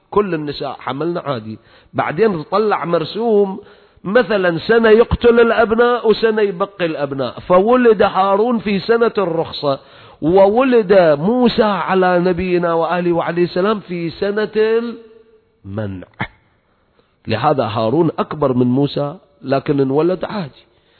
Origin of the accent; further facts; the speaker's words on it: Iraq; عندنا بالعراق يقولون حبوبة